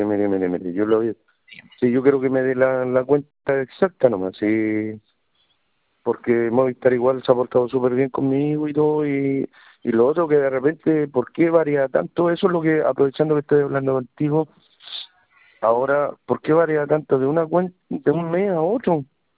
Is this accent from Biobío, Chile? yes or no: yes; Coronel, Biobío, Chile; Y yo fui a Concepción, porque yo soy de Coronel.